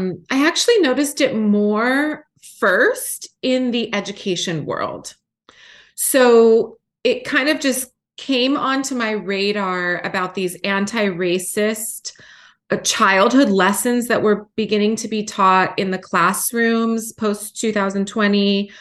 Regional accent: Los Angeles, California, United States; I was born in Los Angeles in a very progressive neighborhood called Silver Lake Echo Park.

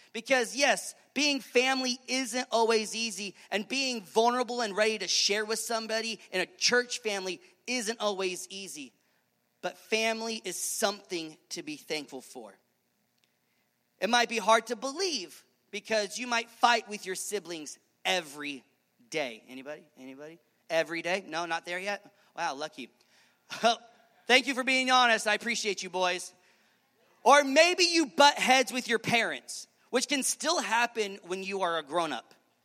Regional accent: Nebraska, United States; I'm from Nebraska, whoop, whoop, right? All that wonderfulness.

